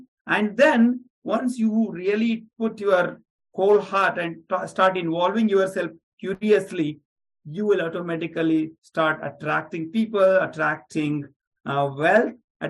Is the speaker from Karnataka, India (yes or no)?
yes; Belgaum, Karnataka, India; English is a second language; also born or lived in Mumbai; I'm from city called, probably it is the south of India called Belgaum. I'm from that city, but which is near to Pune.